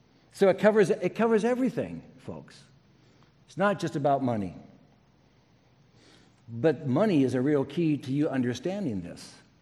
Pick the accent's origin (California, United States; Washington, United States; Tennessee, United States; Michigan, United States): Washington, United States; Sumner; I can remember growing up in Sumner, down by Puyallup and Tacoma, that in grade school, we could smell Tacoma.